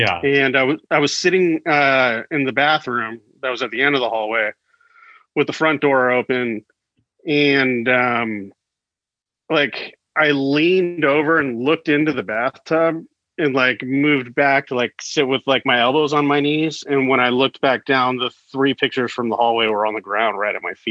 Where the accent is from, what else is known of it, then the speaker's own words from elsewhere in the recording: Danville, California, United States; also born or lived in Concord / Alamo / San Francisco; I was raised like in Danville, Concord, Alamo, which is like east of Oakland, like suburbs.